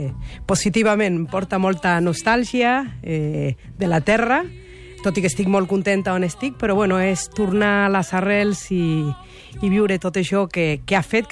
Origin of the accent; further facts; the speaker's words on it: Tucumán, Argentina; nosaltres que som de muntanya, de Tucumán, al noroest